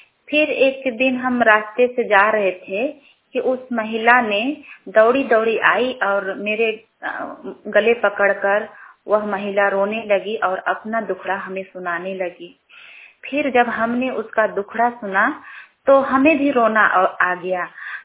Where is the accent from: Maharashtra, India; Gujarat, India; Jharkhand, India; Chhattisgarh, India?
Jharkhand, India; Churchu; और मैं चूरचू प्रखंड की रहने वाली हूँ।